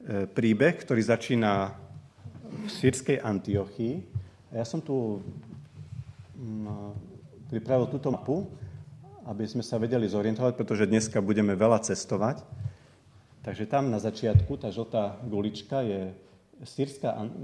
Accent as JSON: {"language": "Slovak", "town": "Poprad", "region": "Prešov Region", "country": "Slovakia", "said": "a pochádzam z Popradu, a z miestneho baptistického zboru."}